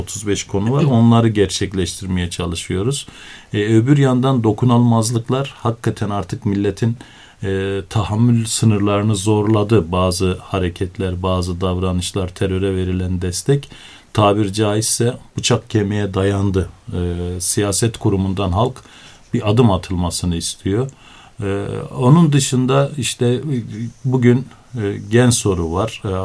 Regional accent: Elbistan, Kahramanmaraş, Turkey; Dün benim memleketimde de şehit vardı. Elbistan'ımızda güzel bir kardeşimizi toprağa verdik.

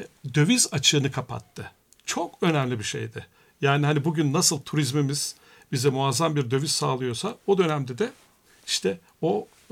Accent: Kulu, Konya, Turkey; now in Sweden; Gelmeyince mesela iş yerinde soruyorlar nerelisin? Kululu.

